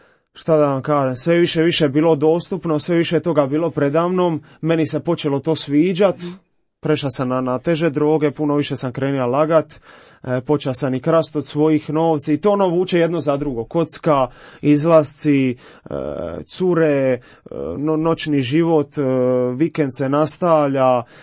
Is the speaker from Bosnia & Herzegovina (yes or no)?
no; Split, Split-Dalmatia County, Croatia; Dolazim iz Splita.